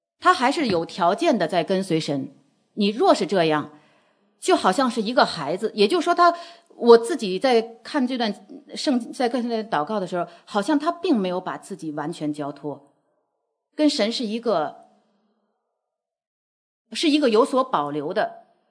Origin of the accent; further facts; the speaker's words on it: China; 这是我们大陆人用的话语